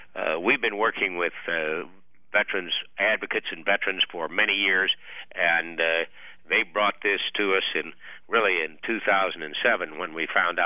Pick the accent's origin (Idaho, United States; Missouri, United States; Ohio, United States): Missouri, United States; but I'm from Missouri, the show me states.